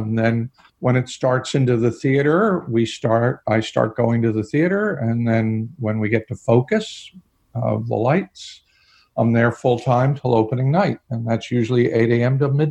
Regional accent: New York, United States; And then I was raised just outside of New York City in the suburbs.

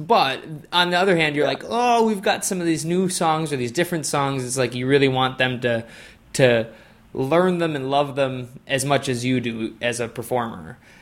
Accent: La Crosse, Wisconsin, United States; I grew up in La Crosse, and I had heard about it.

